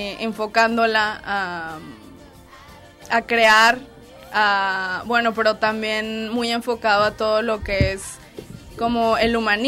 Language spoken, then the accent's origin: Spanish; northern Mexico, Mexico; moved away as an adult; now in Spain; vengo de México, del norte de México. Bueno, vine para España para estudiar un posgrado en psicología de la creatividad. Y bueno, tengo 26 años, soy diseñadora gráfica.